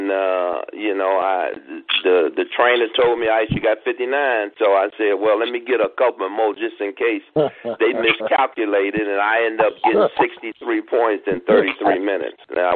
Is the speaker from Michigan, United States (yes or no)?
yes; Detroit, Michigan, United States; And David was playing in my hometown, Detroit, and he scored 73.